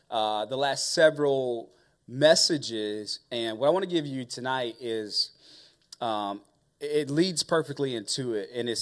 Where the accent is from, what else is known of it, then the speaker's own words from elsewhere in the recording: Carrollton, United States; I grew up in Carrollton, but more specifically, it was a community called Burwell, right?